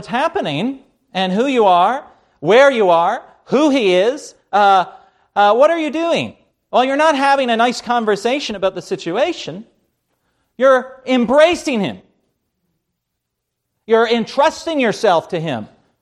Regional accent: Canada; accent: Canadian; Sorry, that's my Canadian accent.

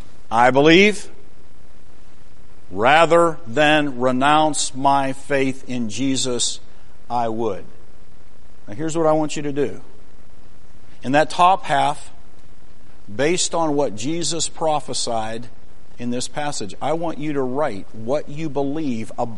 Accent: United States; We're Americans. There may be one or two of you that are not. 99% of us are Americans. We're American Christians.

